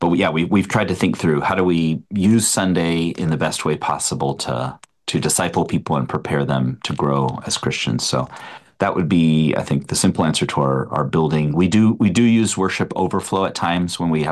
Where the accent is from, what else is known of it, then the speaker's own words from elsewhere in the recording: Mexico; now in United States; I was raised, if people are not familiar, I was raised in Mexico, where, 300 days of the year are 65 degrees.